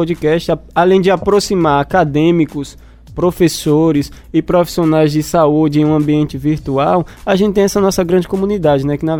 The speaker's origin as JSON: {"language": "Portuguese", "town": "Recife", "region": "Pernambuco", "country": "Brazil", "said": "Nordestino, então nós de Recife aqui, né?"}